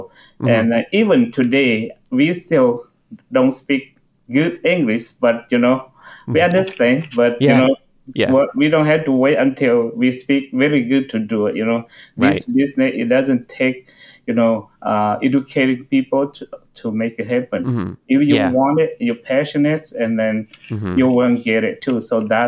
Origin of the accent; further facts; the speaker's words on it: Laos; I came in from Laos.